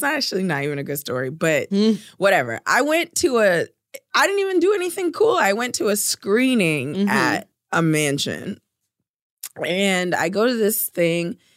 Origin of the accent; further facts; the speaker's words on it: Brooklyn, New York, United States; Yeah, I grew up in Brooklyn.